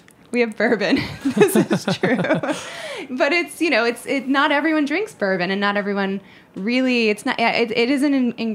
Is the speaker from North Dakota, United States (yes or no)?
no; Ohio, United States; I grew up in Ohio.